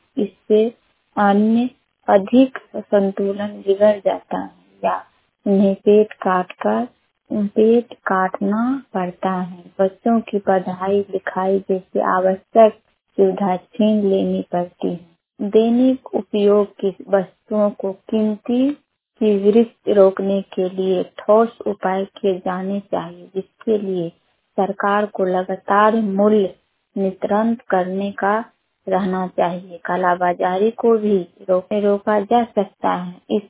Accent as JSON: {"language": "Hindi", "town": "Saharsa", "region": "Bihar", "country": "India", "said": "मैं सी प्रखंड सहरसा से हूँ।"}